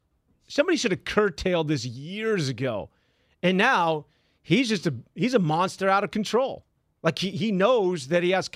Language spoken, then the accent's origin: English; San Francisco, California, United States; I grew up in San Francisco. If you grew up in the Bay Area, I mean, you grew up not liking the Lakers.